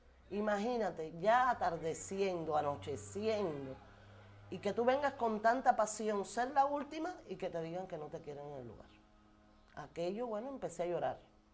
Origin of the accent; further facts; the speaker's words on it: Camagüey, Cuba; Yo soy de Camagüey, de la ciudad. Nunca había ido al campo.